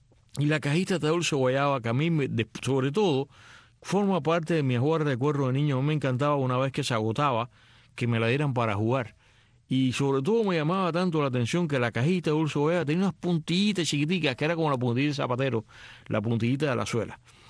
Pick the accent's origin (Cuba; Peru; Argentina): Cuba; yo llegué a verlo en mi infancia en Cuba